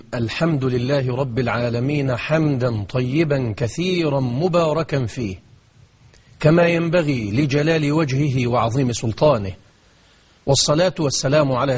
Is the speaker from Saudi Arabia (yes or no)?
no; Egypt; إننا في هذه الأيام في بلدنا مصر